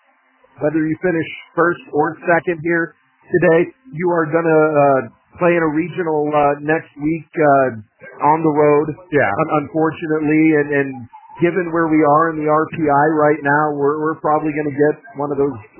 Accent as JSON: {"language": "English", "town": "Fort Morgan", "region": "Colorado", "country": "United States", "tie": "born or raised there", "said": "I'm from that area. I grew up in Fort Morgan. I know what it's like up there."}